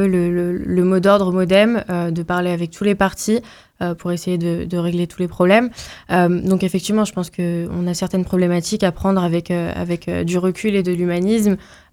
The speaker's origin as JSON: {"language": "French", "region": "Brittany", "country": "France", "said": "En revanche, chez nous, en Bretagne, je ne sais pas si on se sent concerné effectivement par cette submersion migratoire."}